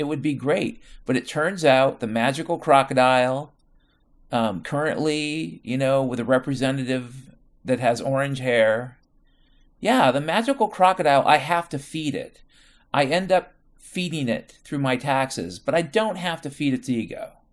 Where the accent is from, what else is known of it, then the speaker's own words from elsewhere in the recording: Washington, United States; But ultimately, yeah, I grew up in Washington State, and I got these weird backwards notions of what it once was and what it is becoming.